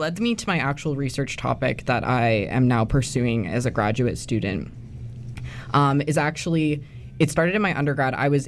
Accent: Calgary, Alberta, Canada; moved away as an adult; I'm from Calgary, Alberta, is where I was born and raised. So I moved out here when I started university.

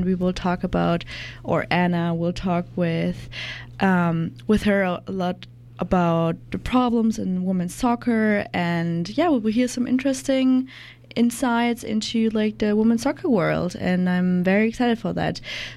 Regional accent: Germany; because I'm from Germany and currently staying at a host family.

